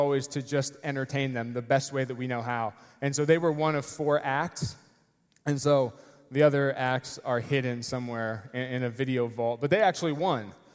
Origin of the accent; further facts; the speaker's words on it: Lewis Center, Ohio, United States; I grew up here in Columbus, in Lewis Center, Ohio, Olentangy High School, north of the city. And I was one of four kids.